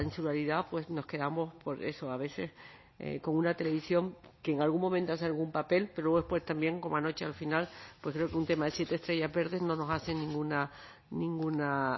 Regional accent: Canary Islands, Spain; ya sabes que soy de Gran Canaria

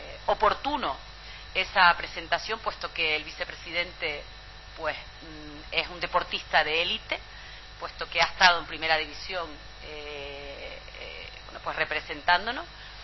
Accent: Santa Cruz de Tenerife, Canary Islands, Spain; Que yo, como tinerfeña, chicharrera y como canaria, me siento profundamente orgullosa

